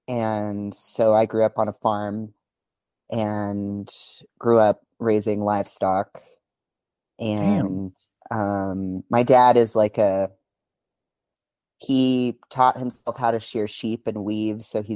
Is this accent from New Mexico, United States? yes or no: yes; Española, New Mexico, United States; I was born in Española, New Mexico.